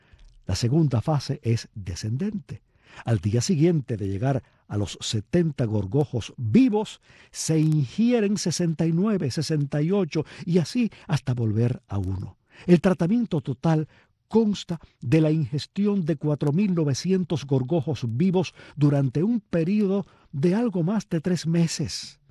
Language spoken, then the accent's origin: Spanish; Palma Soriano, Santiago de Cuba, Cuba; Yo tengo que confesarles que no veo uno desde que era niño, cuando observaba algunas mujeres de mi pueblo, Palma Soriano